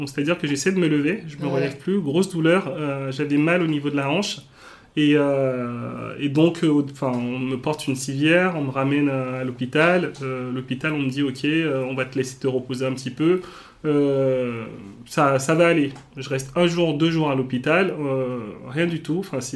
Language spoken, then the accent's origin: French; Benin; born there; En fait, si tu veux, je suis né au Bénin.